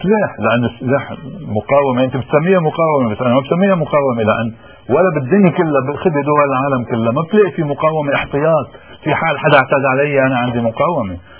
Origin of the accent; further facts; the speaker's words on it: Akkar, Lebanon; انا من عكار من اخر ضيعة بعكار على حدود